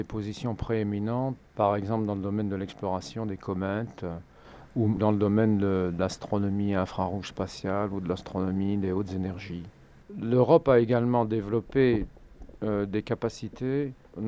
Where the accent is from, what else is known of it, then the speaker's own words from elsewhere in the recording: Belgium; je suis belge